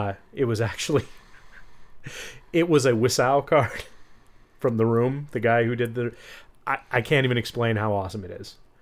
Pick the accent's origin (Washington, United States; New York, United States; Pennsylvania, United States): Washington, United States; Spokane; I grew up in Spokane when the Valley was like a different city. And I also grew up on South Hill. And so we did live in two different Spokanes. I lived in Meade for a while. But I lived in the poor part of Meade.